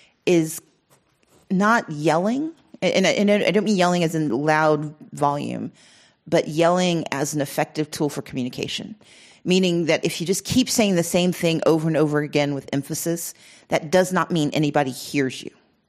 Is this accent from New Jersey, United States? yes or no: no; Mississippi, United States; also born or lived in Georgia; I grew up in Mississippi. I came of age in Georgia.